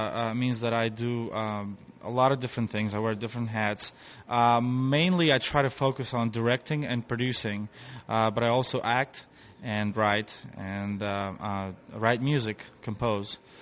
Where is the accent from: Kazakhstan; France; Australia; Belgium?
Kazakhstan; now in United States; The last name is Russian, originated in St. Petersburg. I am from former Soviet Union, the country of Kazakhstan. I grew up in USSR, woke up one day, and it's a different country. I'm in Kazakhstan.